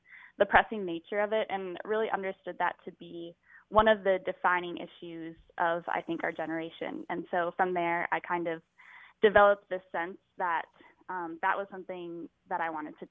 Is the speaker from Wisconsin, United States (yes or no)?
yes; Cumberland, Wisconsin, United States; And my hometown of Cumberland, Wisconsin is a very beautiful area surrounded by a lake.